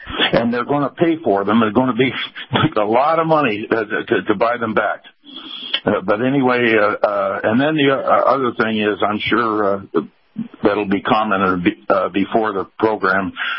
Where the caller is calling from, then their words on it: Tampa, Florida, United States; from Tampa.